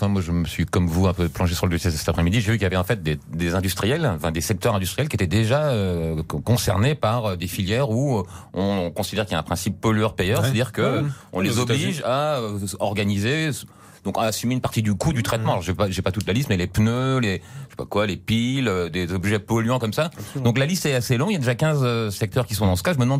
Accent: France; Je pense qu'on ne peut même pas le mémoriser en tant que Français

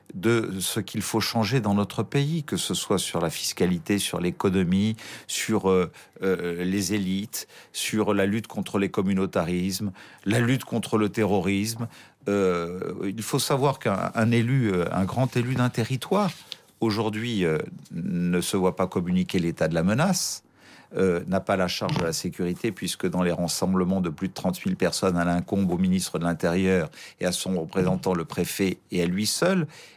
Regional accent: France; j'étais du Sud-Est, parce que je suis un petit-fils immigré italien

